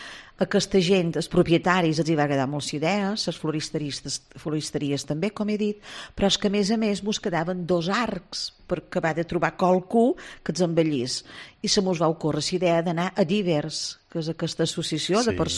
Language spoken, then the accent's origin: Catalan; Ciutadella, Balearic Islands, Spain; per els que som de Ciutadella i per els que no ho són però viuen aquí